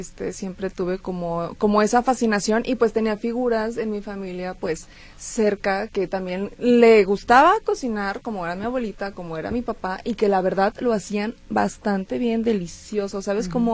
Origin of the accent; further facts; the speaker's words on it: Mexico City, Mexico; now in Guadalajara, Mexico; De la Ciudad de México.